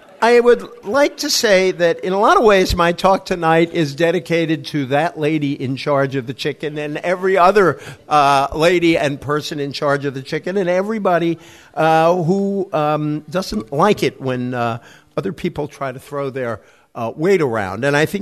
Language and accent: English; Massachusetts, United States; I am from Massachusetts. That's where I grew up.